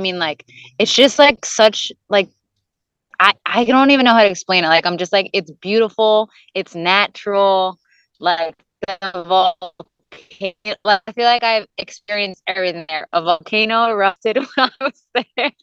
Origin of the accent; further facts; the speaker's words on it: New Jersey, United States; obviously being born and raised in Jersey. I started my career there.